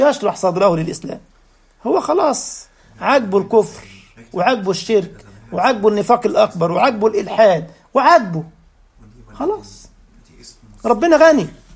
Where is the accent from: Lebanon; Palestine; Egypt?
Egypt; هو موجود في متحف عندنا في مصر